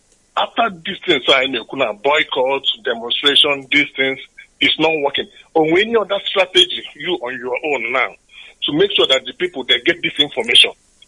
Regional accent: Switzerland; English is a second language; I'm from Switzerland, okay?

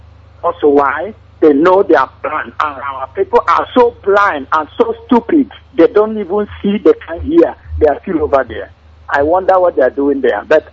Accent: Rivers, Nigeria; now in Aba, Nigeria; I'm calling from Aba. I'm from Niger Delta. I'm a rivers man, but I'm a Biafran also.

